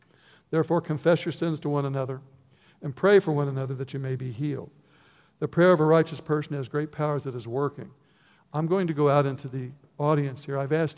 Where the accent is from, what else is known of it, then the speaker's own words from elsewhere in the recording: Vincennes, Indiana, United States; On the way back, I got into Indiana near my hometown of Vincennes, about a half hour away.